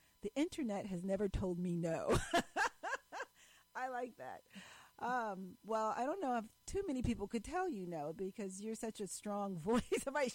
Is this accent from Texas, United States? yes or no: no; Hudson, New York, United States; which happened to be in my hometown of Hudson, New York.